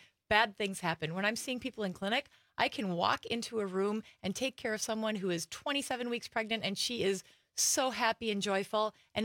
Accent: Kaukauna, Wisconsin, United States; I grew up here in Kaukaunas, so just south of here.

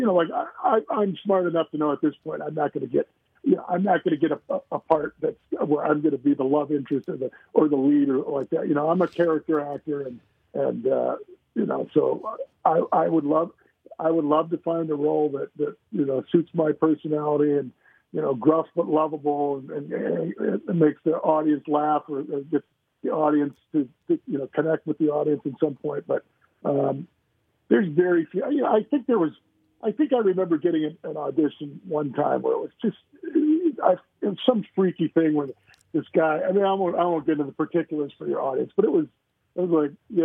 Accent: Wisconsin, United States; So I had lots of practice growing up in Wisconsin.

